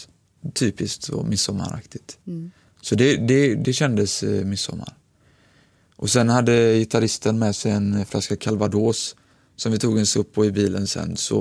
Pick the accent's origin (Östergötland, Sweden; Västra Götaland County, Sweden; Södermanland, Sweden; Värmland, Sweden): Västra Götaland County, Sweden; Gothenburg; jag är uppvuxen i Annedal. Och alltid liksom sprungit och lekt där uppe och hängt uppe på det som Skansen Kronan.